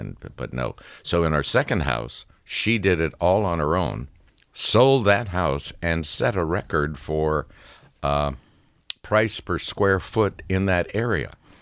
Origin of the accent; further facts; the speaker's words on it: Sudbury, Ontario, Canada; now in Toronto, Canada; I had him take the train from Sudbury, my hometown where he lived, to Toronto